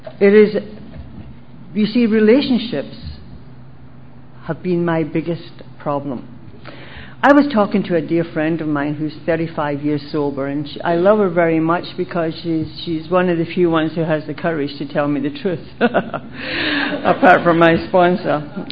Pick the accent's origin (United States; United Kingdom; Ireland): United Kingdom; now in Canada; I'm from the UK, by the way.